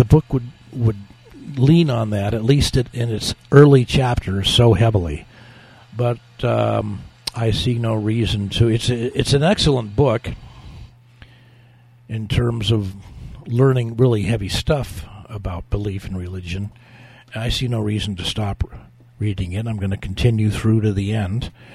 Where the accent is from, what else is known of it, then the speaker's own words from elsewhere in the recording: California, United States; American woman that he met here in the Bay Area, and they raised four kids. I was number two. And we grew up in the Lutheran Church.